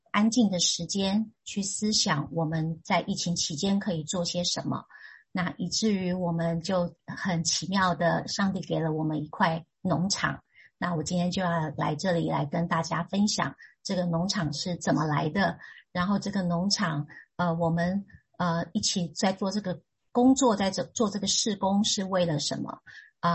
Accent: Taiwan; 然后我是来自台湾。

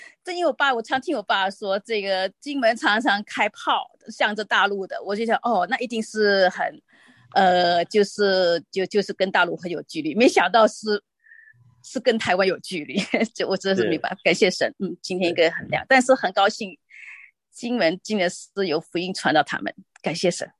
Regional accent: Singapore; 父母亲是从金门来的，所以到台湾，然后台湾移民到新加坡去，我就在新加坡出生长大。那我的姐姐他们都在金门，也在台湾出生。

